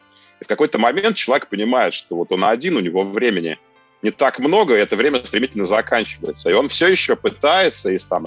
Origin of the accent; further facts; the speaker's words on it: Saint Petersburg, Russia; Потому что я из Питера.